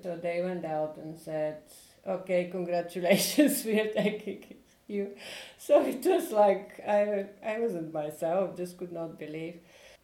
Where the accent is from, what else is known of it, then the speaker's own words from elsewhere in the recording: Bulgaria; born there; English is a second language; So I was born in Bulgaria some time ago.